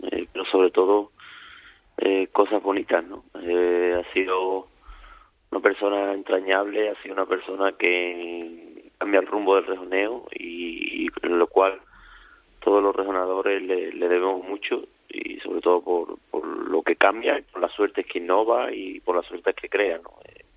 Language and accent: Spanish; La Puebla, Andalusia, Spain; Con 3 meses de edad, pues nos vinimos a su casa de la Puebla a vivir. Y durante 12 años, pues gracias a que él contrata a mi padre y lo trae para España